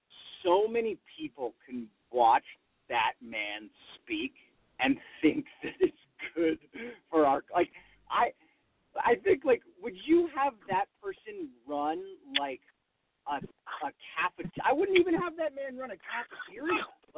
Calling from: Los Angeles, California, United States; Los Angeles. Calling from Los Angeles.

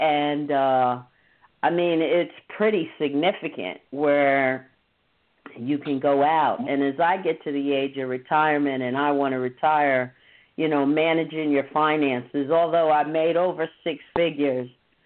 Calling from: Queens, New York, United States; I'm calling from Queens.

